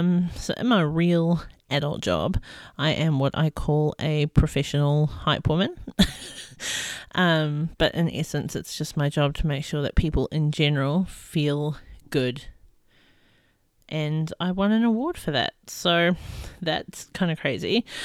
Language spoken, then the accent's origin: English; New Zealand; now in Australia; I am a Kiwi or from New Zealand and I'm living in Australia. I'm living in the land of female royalty, Queensland.